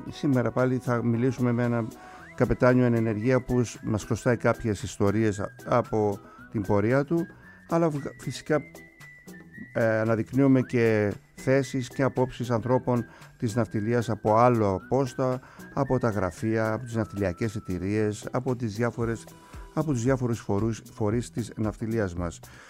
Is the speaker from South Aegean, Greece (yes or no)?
yes; Kasos, South Aegean, Greece; στο νησί μου την Κάσο